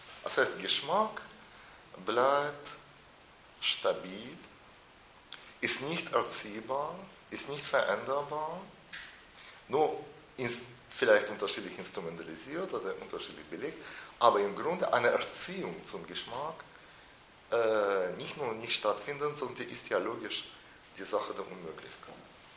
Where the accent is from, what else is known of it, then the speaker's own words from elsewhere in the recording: Russia; now in Germany; in Russland, wo ich herkomme